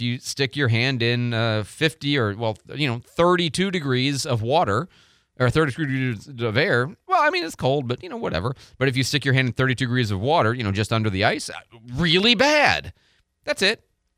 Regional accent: Midwest, United States; also born or lived in Phoenix; I grew up in the Midwest. This is all just kind of, you know, within the range of what I've always been accustomed to.

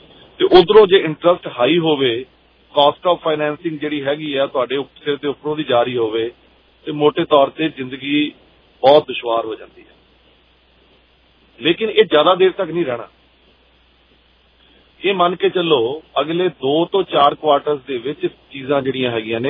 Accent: Punjab, India; ਸਾਡਾ ਪਿਛੋਕੜ ਜਿਹੜਾ ਹੈਗਾ ਬੈਕਗਰਾਉਂਡ ਜਿਹੜੀ ਸਾਡੀ ਹੈਗੀ ਹੈ ਕਿਸਾਨੀ ਦੀ ਜਾਂ ਫਿਰ ਅਸੀਂ ਪੰਜਾਬ ਇੰਡੀਆ ਤੋਂ ਬਿਲੋਂਗ ਕਰ ਰਹੇ ਹੈਗੇ ਹਾਂ

